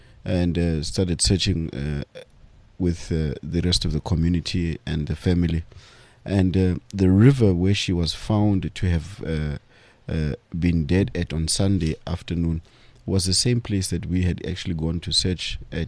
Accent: Mamelodi, Gauteng, South Africa; We are fortunately originally from Mamelodi ourselves.

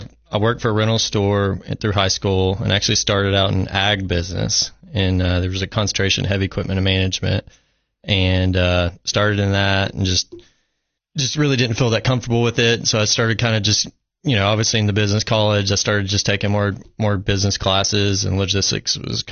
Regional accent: Tullahoma, Tennessee, United States; Grew up in Tullahoma.

